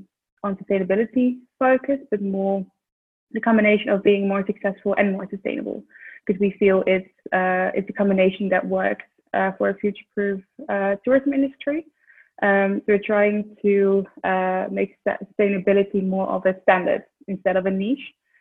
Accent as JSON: {"language": "English", "country": "Netherlands", "said": "I'm Dutch from the Netherlands and 26 years old"}